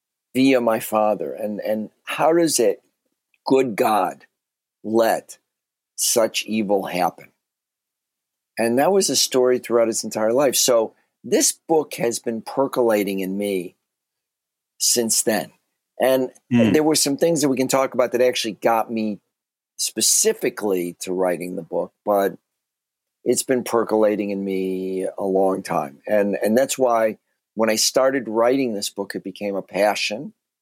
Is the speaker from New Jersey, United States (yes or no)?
no; Chicago, Illinois, United States; because I grew up in Chicago, the son of a Holocaust survivor.